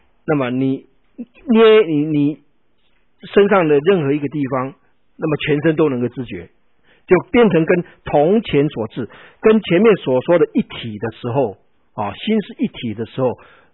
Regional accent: China; 我们中国人讲阴阳就是二元论啊

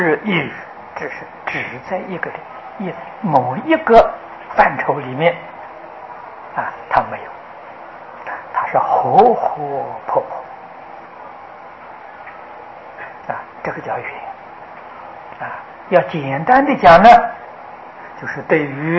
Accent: China; 这个说法是佛法没到中国来啊，我们中国人说的啊。

